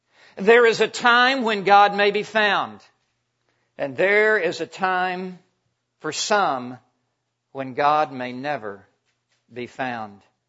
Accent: Memphis, Tennessee, United States; I grew up in Memphis, Tennessee. I went off to college at Texas Tech University.

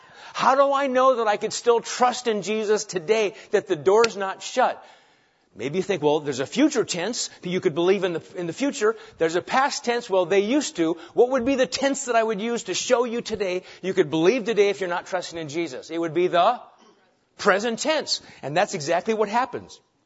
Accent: Nebraska, United States; Now, for me, I grew up in Nebraska.

